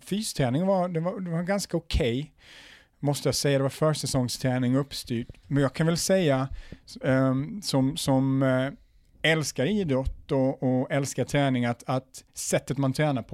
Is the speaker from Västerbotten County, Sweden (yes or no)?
yes; Umeå, Västerbotten County, Sweden; born there; jag har fantastiska minnen och jag är född i Umeå.